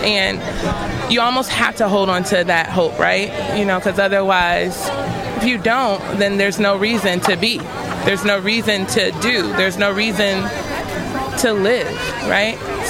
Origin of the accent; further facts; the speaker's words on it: Gary, Indiana, United States; now in Bloomington, United States; I'm from Gary, Indiana, born and raised, but I've lived in Bloomington for a while now.